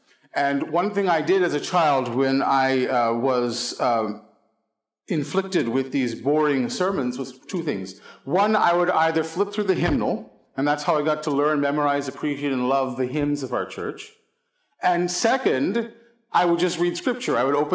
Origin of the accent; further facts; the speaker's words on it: Philadelphia, Pennsylvania, United States; I said, you don't know me. I'm from Philly. This is not a natural thing.